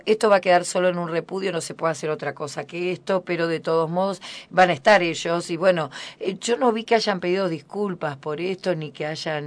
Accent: Argentina; como argentinos.

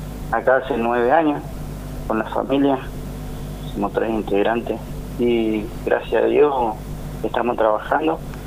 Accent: Ituzaingó, Corrientes, Argentina; Yo soy de Ituzaingó Corriente

